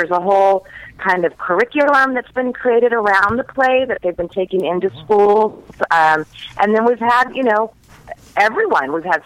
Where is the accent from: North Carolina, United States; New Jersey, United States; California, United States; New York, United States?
California, United States; Los Angeles; I'm also from Los Angeles.